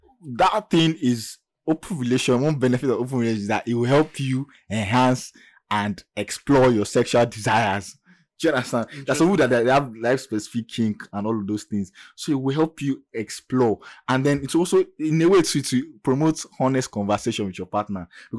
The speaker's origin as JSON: {"language": "English", "country": "Nigeria", "said": "like, as a Nigerian man, Nigerian men"}